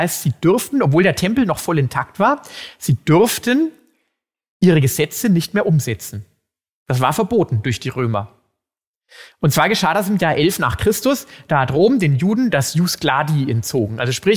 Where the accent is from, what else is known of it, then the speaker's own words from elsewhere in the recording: Hof, Bavaria, Germany; born there; Ich bin nun mal in Hof geboren